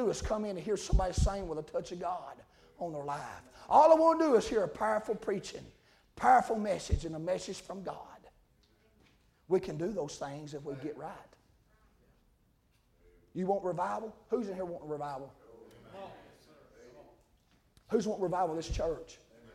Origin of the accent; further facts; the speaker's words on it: Grundy County, United States; I was raised in Grundy County where they steal hubcaps and grow marijuana and they fight all their life. And they love to fight in Grundy County. I was raised up fighting.